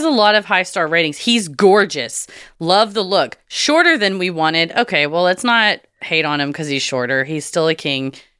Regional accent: Tennessee, United States; I mean, I'm from Tennessee.

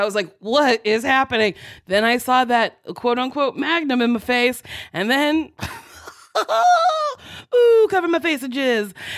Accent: London, United Kingdom; But yeah, we just were like, yes, we're from England. People be like, where? I'd be like, London.

